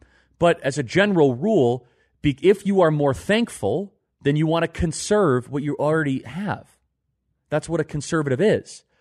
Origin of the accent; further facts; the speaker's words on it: Chicago, Illinois, United States; I'm from Chicago, and I love what Chicago used to be.